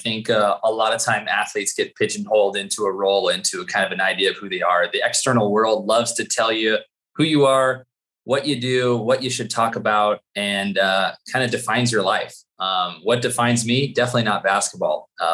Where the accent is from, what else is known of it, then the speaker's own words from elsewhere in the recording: Santa Barbara, California, United States; also born or lived in Houston, Texas; So I was born in Houston, Texas, but raised in sunny Santa Barbara, California.